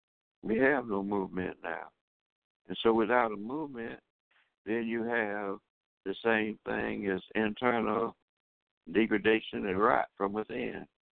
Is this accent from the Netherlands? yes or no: no; Tuskegee, Alabama, United States; when I was growing up in Tuskegee, Alabama, pretty much on the campus of the Tuskegee Institute